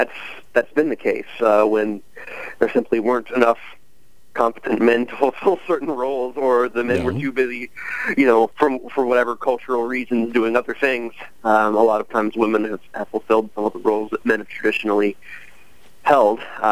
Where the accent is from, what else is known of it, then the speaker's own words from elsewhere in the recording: Kansas City, Missouri, United States; I'm a Kansas City Chiefs fan. And I grew up in Kansas City.